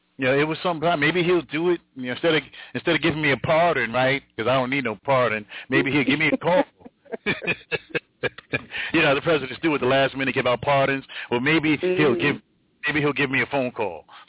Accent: Jersey City, New Jersey, United States; from my hometown, Jersey City, New Jersey, where I was born and raised, Jersey City, New Jersey. Shout out to my folks out there, my peeps in Jersey City.

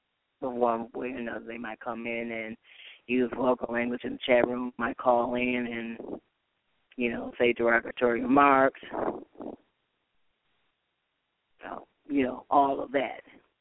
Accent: Ohio, United States; well, I'm from Ohio

